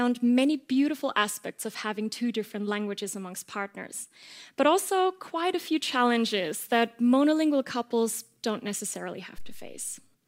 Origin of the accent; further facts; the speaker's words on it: Austria; first language Austrian German; English is a second language; What I didn't tell you so far is that I'm from Austria, so my first language is Austrian German